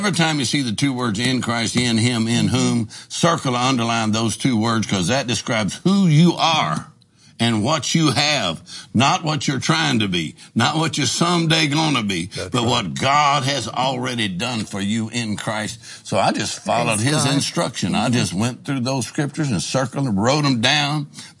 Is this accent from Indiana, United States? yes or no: no; Texas, United States; I said, "I'm from Texas. I ate jalapeno peppers. I ain't afraid of no green stuff."